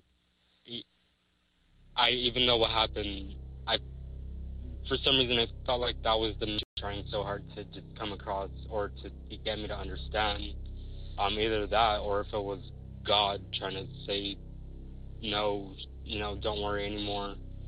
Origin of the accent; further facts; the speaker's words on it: Texas, United States; I'm from Texas.